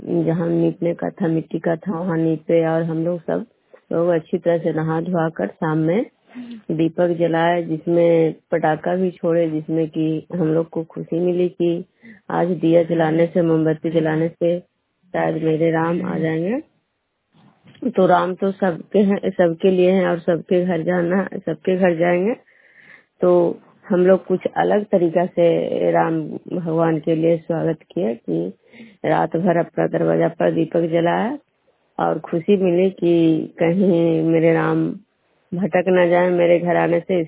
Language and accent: Hindi; Khujra, Bihar, India; मैं बिश्नपुर ग्राम खुजरा पंचायत नालंदा जिला नालंदा प्रखंड की निवासी हूँ।